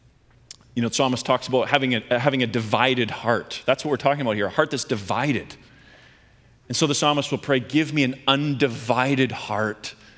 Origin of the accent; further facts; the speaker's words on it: Canada; I'm a Canadian boy. I was raised in this cultural milieu.